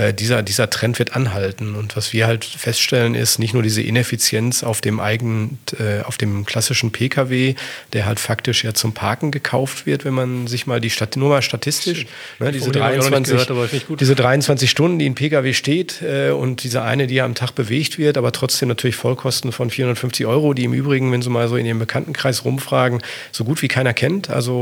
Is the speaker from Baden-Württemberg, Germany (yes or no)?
no; North Rhine-Westphalia, Germany; ich bin ein Kind des Ruhrgebiets